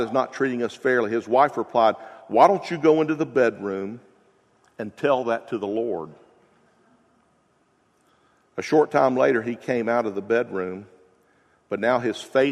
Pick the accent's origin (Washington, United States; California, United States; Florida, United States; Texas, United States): Florida, United States; Gainesville; I'm from Gainesville, Florida.